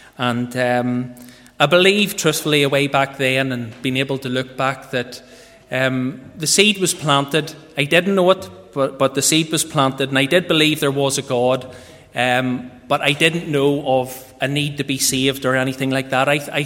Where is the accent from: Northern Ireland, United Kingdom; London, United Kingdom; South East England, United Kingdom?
Northern Ireland, United Kingdom; Bangor; I was born in the Roman Catholic family. And away back then, we lived in a place in Bangor called Kilcooley.